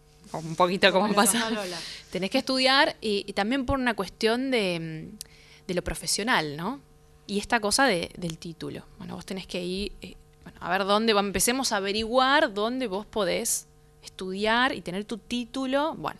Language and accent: Spanish; Rafaela, Santa Fe, Argentina; a los 14 años empecé a estudiar canto en mi ciudad natal, Rafaela.